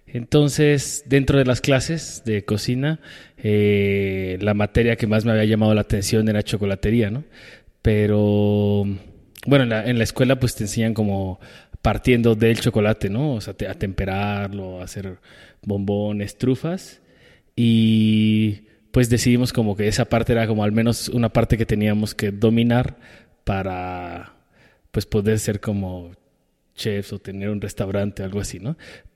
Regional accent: Iztapalapa, Mexico City, Mexico; yo crecí en Iztapalapa con mis papás

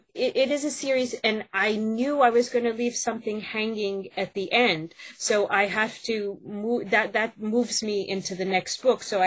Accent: United States; I mean, and I'm American, as you can see, but my characters are British.

